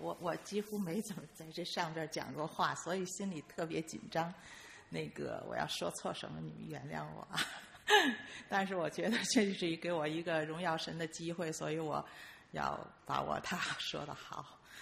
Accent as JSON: {"language": "Chinese", "country": "China", "tie": "born or raised there", "said": "因为从小在大陆长大吧"}